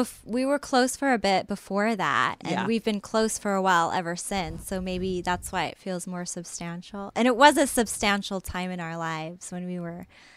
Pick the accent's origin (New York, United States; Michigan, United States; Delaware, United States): New York, United States; Because New York is my hometown. So when I come here, I stay with my fam.